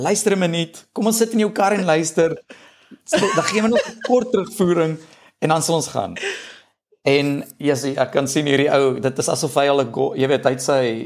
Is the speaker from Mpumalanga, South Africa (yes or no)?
no; Gauteng, South Africa; ons kom, drie van ons kom uit die Oosrand uit, dis net Joe wat permanent in Pretoria gebly